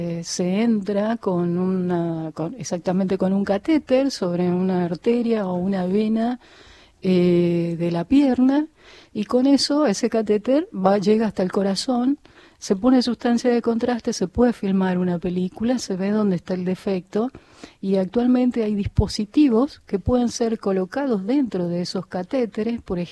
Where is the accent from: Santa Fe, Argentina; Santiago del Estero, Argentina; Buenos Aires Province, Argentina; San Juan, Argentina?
San Juan, Argentina; born there; now in Buenos Aires, Argentina; Yo nací en San Juan, estudié en Córdoba y hice mis especialidades acá en Buenos Aires.